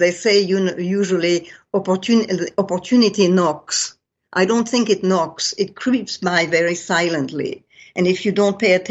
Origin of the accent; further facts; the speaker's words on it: California, United States; from California. Who are you?"